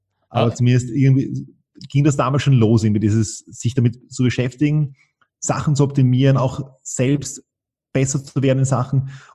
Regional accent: Vienna, Austria; moved away; Wir hatten ein Haus am Land und ich war auch eine Zeit, also ich war, einen Teil meiner Schulkarriere war ich in Wien, einen Teil meiner Schulkarriere war ich am Land draußen. Zu dem Zeitpunkt mit 16 war ich wieder in Wien.

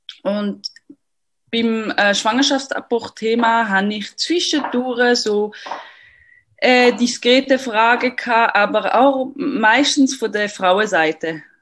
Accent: Lausanne, Vaud, Switzerland; accent: French; German is a second language; ich bin aus Lausanne ursprünglich, deswegen mein französischer Akzent auch noch. Ich bin 40 Jahre alt

